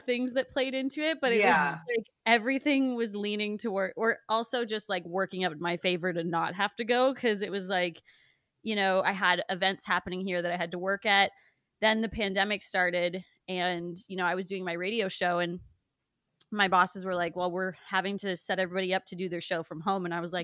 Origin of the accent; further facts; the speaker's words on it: Schaumburg, Ontario, Canada; now in Toronto, Canada; So I grew up in Schaumburg, a small town of Schaumburg, Ontario.